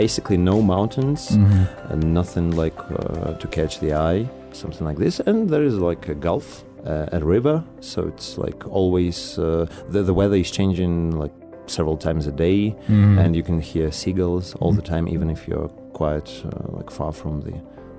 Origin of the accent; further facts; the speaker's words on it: Saint Petersburg, Russia; English is a second language; I come from Russia. Mm-hmm. I was born in St. Petersburg and lived whole my life there. I'm basically 31 already